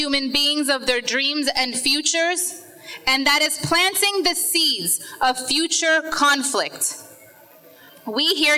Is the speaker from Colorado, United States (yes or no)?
no; California, United States; I'm a Palestinian American who was born and raised in the Bay Area.